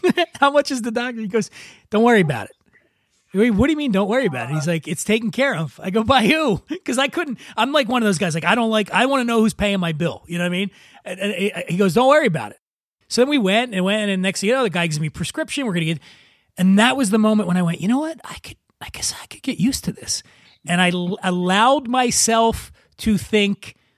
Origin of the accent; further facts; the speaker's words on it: Philadelphia, Pennsylvania, United States; I grew up poor in Philadelphia, right?